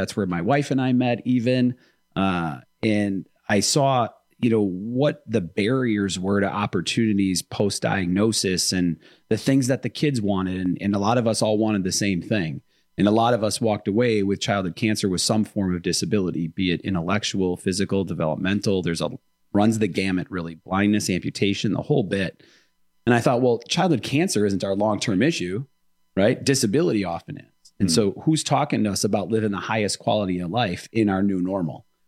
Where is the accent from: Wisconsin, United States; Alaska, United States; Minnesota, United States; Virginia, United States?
Wisconsin, United States; Milwaukee; Well, mostly, you know, born and raised in Milwaukee, Waukesha County area.